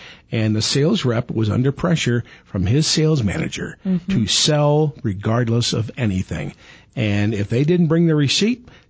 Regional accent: Missouri, United States; my hometown team finally won Hockey Stanley Cup. Finally. Mm-hmm. Finally. Guess what? I go online to a couple of my hometown company's websites, and there's a blizzard of ads for, you know, hockey merchandise, you know, Blues, championship caps, shirts

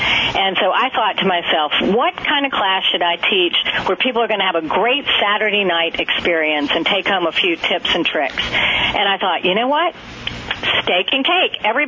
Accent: North Carolina, United States; moved away; Well, you know what happened is I grew up in North Carolina, and I moved away

